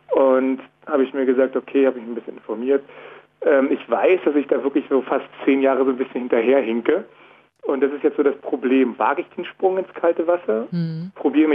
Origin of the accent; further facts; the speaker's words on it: Berlin, Germany; weil er kommt nicht aus Berlin, ich komme aus Berlin.